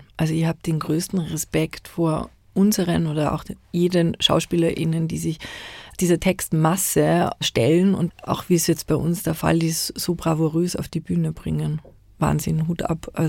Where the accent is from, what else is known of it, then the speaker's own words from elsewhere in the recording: Linz, Upper Austria, Austria; Genau, ich bin ja gebürtige Linzerin.